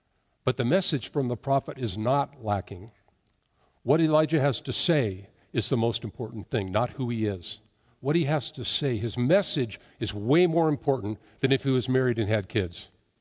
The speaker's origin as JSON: {"language": "English", "country": "United States", "said": "I don't know, as an American, I want more details."}